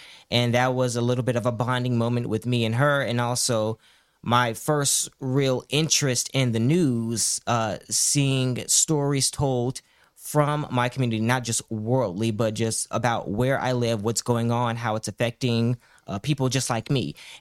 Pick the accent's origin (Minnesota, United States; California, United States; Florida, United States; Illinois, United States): Illinois, United States; Chicago; Okay, so I'm from Chicago. I pretty much lived throughout the city throughout my life. Grew up as a child more on the west side.